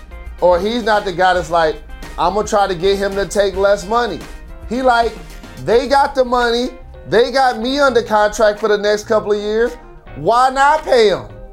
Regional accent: Detroit, Michigan, United States; against my hometown Pistons, future Hall of Famer Grant Hill.

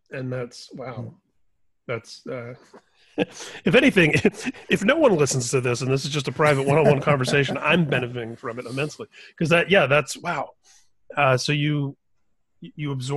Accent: Indiana, United States; for me as a Irish Catholic kid who grew up in Indiana

